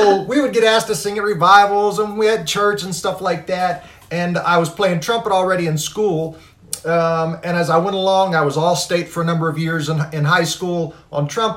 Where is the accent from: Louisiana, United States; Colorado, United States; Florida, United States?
Louisiana, United States; I grew up in South Louisiana, and my family, I grew up singing with my family.